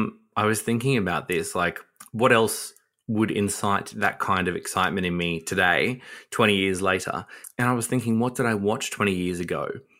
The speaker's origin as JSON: {"language": "English", "town": "Hobart", "region": "Tasmania", "country": "Australia", "tie": "born or raised there", "said": "Certainly growing up in Hobart, you know, they played one after the other, Neighbours and Home and Away, because they shared, you know, a network."}